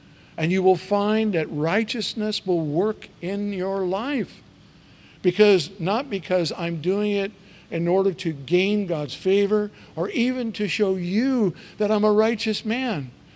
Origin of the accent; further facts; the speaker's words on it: Artesia, United States; I grew up in Artesia, and everybody had fruit trees in their backyard.